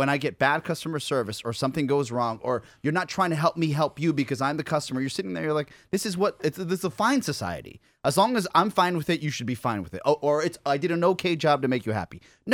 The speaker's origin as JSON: {"language": "English", "region": "Louisiana", "country": "United States", "said": "I need the History Channel in HD. I'm from Louisiana."}